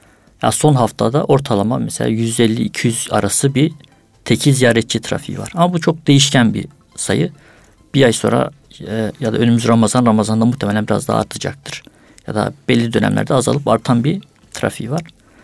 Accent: Van, Turkey; Vanlıyım.

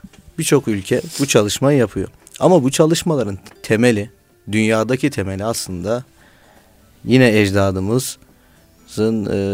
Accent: Nevşehir, Turkey; born there; 1981 Nevşehir doğumluyum.

